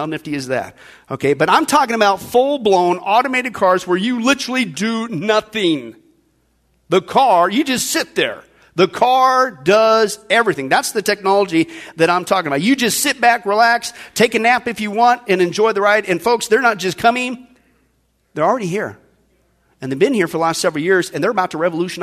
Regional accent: Kansas, United States; at least when I grew up in Kansas

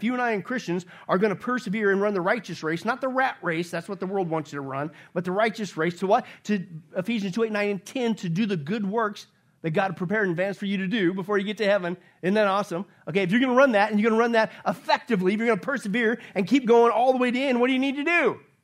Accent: Kansas, United States; And it's like, man, but I grew up in Kansas. I always wanted to have a garden.

